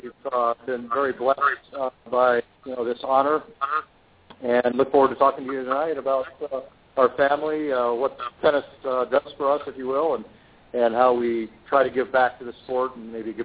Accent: Illinois, United States; I grew up in the Midwest in Illinois

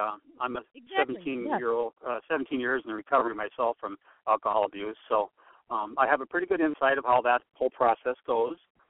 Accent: Wisconsin, United States; I'm a Wisconsinite. No? I'm up in northern Wisconsin.

